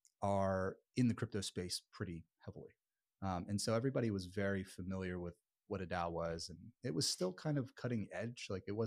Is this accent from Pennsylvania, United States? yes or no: yes; Philadelphia, Pennsylvania, United States; now in Austin, United States; Philadelphia.